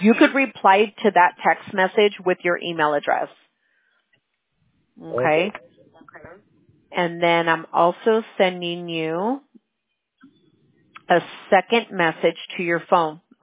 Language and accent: English; California, United States; I'm originally from California. But my grandfather's, so my dad's father was from El DF. He was from Mexico City, right?